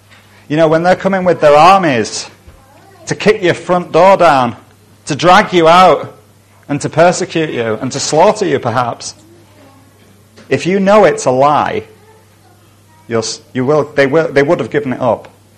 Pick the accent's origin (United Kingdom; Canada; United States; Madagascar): United Kingdom; yeah, I am thoroughly British